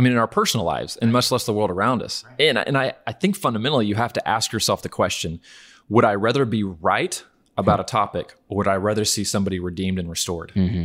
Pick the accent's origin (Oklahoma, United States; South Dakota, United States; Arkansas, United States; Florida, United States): Oklahoma, United States; Norman; I'm from Norman, Oklahoma.